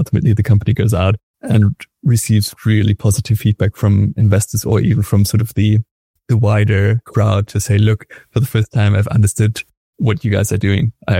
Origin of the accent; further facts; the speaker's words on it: Germany; English is a second language; now in Sweden; I'm located in southern Sweden, although, as you might hear from my accent, I'm originally German.